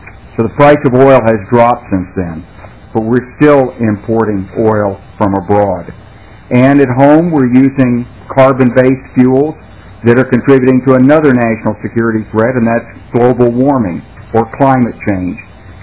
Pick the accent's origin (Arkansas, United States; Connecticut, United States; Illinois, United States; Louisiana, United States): Arkansas, United States; Little Rock; I'm from Little Rock, Arkansas, and I'm happy to be up here in Minnesota.